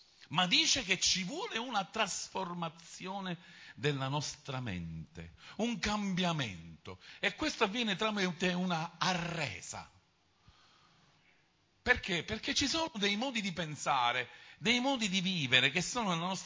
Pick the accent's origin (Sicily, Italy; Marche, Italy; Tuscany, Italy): Sicily, Italy; Palermo; no, da buon palermitano, come si dice?